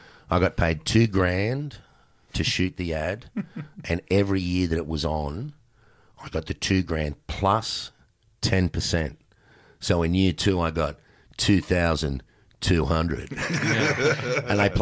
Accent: Matraville, New South Wales, Australia; I'd written a book called Quick Wit about growing up in Matraville and playing the cricket.

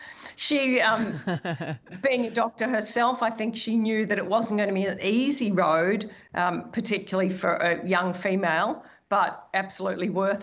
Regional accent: Melbourne, Victoria, Australia; also born or lived in Oxford, United Kingdom; they brought me back to Australia when I was about three. And I've grown up in Melbourne and been here virtually the rest of my life, except for another small stint in the UK when my husband and I were doing some training in London.

